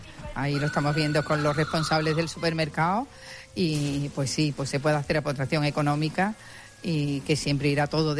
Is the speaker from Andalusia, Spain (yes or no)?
yes; Huelva, Andalusia, Spain; A mí eso me llena de orgullo porque yo soy de Huelva.